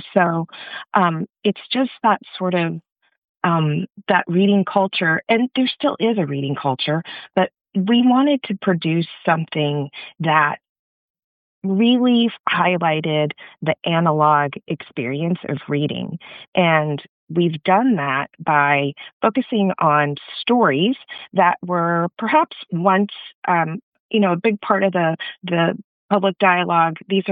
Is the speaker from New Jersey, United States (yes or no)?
no; Austin, Texas, United States; We grew up together in Austin, Texas, and public libraries were such a big part of our lives back then.